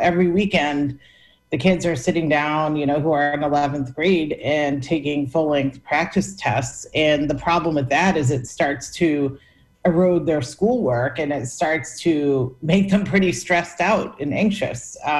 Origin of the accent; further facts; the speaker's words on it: Northeast, United States; even though, you know, I'm from the Northeast, I'm from a privileged background and everything.